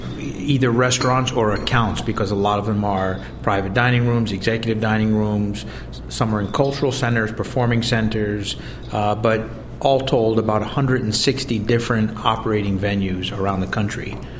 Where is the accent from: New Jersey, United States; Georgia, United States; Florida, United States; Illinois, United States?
New Jersey, United States; So I was born and raised at the Jersey Shore